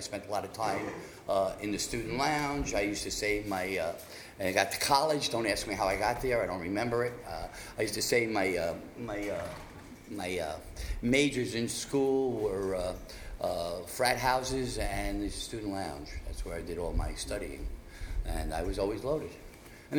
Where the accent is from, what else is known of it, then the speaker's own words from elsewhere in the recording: Brooklyn, New York, United States; I grew up in Crown Heights in Brooklyn, for those people who know New York.